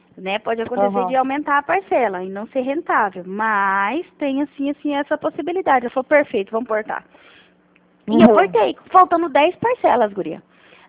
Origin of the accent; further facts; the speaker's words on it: Chapadão do Sul, Mato Grosso do Sul, Brazil; also born or lived in Alto Taquari; morei em Alto Taquari e morei em Chapadão do Céu.